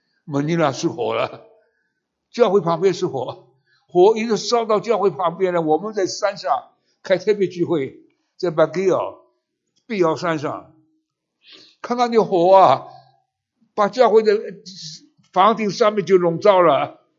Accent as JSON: {"language": "Chinese", "country": "Taiwan", "said": "中国和我们台湾人最可怕的战争是金门炮战，你们知道吧？"}